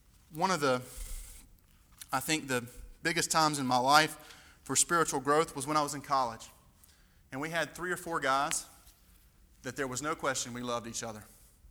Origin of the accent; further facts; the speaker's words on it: Stokesdale, North Carolina, United States; I know when I grew up in Stokesdale, good old country town